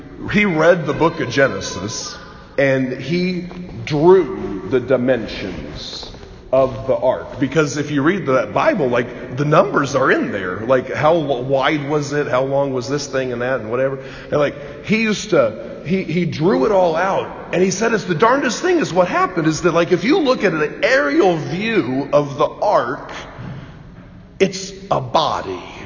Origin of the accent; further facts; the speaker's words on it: Bloomington, Indiana, United States; I grew up in Bloomington in a beautiful church called St. Charles.